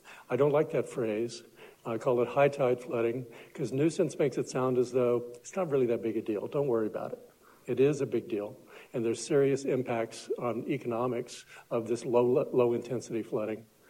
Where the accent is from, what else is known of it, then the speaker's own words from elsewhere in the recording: South Carolina, United States; I'm a little intimidated because growing up in South Carolina, talking faster isn't an option.